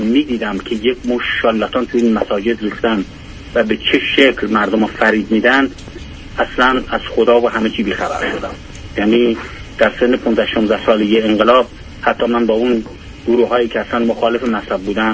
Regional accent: Iran; born there; در ایران من در یک خانواده 9 نفره به دنیا اومدم و من بچه آخر هستم

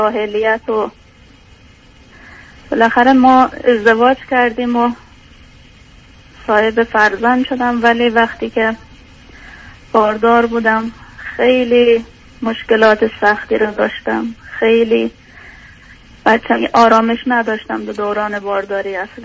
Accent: Afghanistan; also born or lived in Iran; now in Sweden; به دلیل مشکلات جنگ و ناامنی از افغانستان مجبور شدیم فرار کنیم بیایم ایران، از ایران هم مجبور شدیم اومدیم طرف سویدم.

